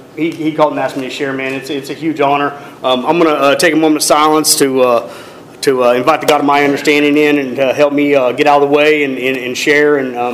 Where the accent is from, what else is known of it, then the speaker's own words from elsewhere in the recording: Broken Arrow, Oklahoma, United States; You know, I grew up in Broken Arrow